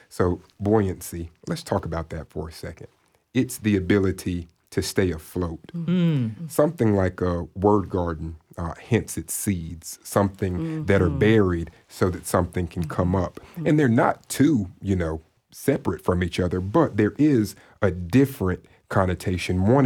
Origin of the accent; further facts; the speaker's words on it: Tallahassee, Florida, United States; So I'm from Tallahassee, seven generations. So most of the things that I've done in my life have been done right here on this ground.